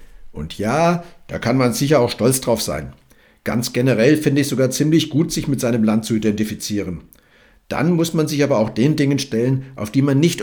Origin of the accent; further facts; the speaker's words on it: Germany; born there; Ich bin Deutscher, weil ich hier geboren wurde.